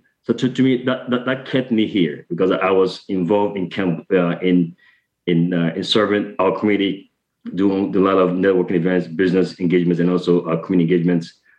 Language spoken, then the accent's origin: English; Ghana; moved away as an adult; now in United States; I came as an international student. So I'm from Ghana